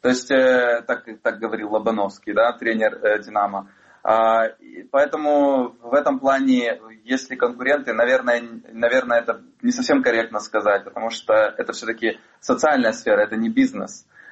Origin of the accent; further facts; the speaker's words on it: Crimea, Ukraine; now in Kyiv, Ukraine; Мы сами живем в Киеве, и мы сами переехали из Крыма, да?